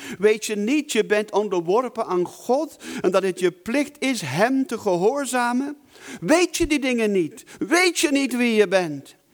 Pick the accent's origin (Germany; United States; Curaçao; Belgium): Belgium; Mijn vader was Belg, dus ik ben Belg